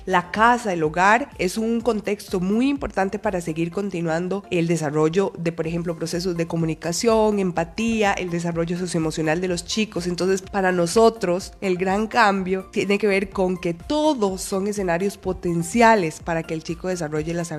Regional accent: Costa Rica; desarrollando todo nuestro potencial como costarricenses para vivir una vida digna

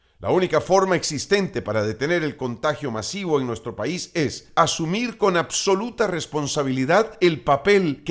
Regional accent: Costa Rica; Hoy más que nunca, estamos llamados a la solidaridad y la responsabilidad como costarricenses de enfrentar esta dura prueba en una labor de equipo.

